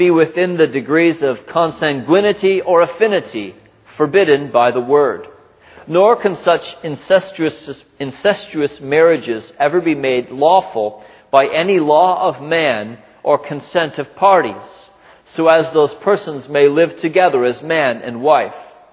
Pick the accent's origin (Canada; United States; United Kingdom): Canada; On neutral ground as a Canadian, I will again make a wise decision, I hope.